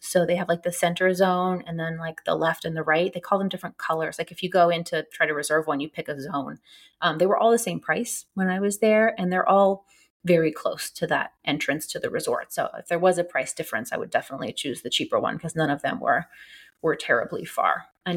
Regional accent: California, United States; I grew up in California where the ocean is like cold.

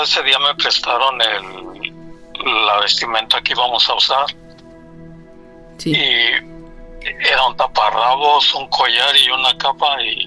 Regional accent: Guanajuato, Mexico; Yo soy de Guanajuato.

